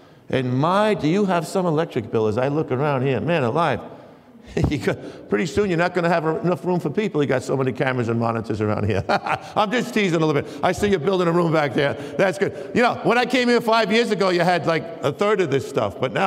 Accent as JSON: {"language": "English", "town": "Queens", "region": "New York", "country": "United States", "said": "from Queens. You heard of … from Queens, you know?"}